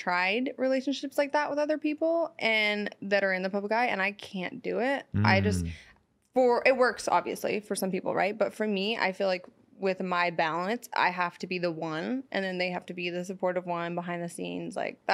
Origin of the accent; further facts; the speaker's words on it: San Francisco, California, United States; now in Los Angeles, United States; because I'm from San Francisco, so I'm not really into this LA life, even though mm-hmm. I live here.